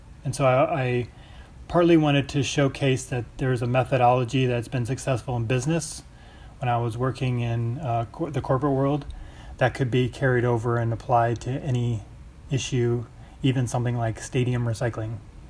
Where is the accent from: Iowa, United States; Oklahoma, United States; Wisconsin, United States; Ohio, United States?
Iowa, United States; Iowa City; And growing up in Iowa City, part of the criteria for those in athletics was we had to go clean the stadium on Sunday mornings after every home game.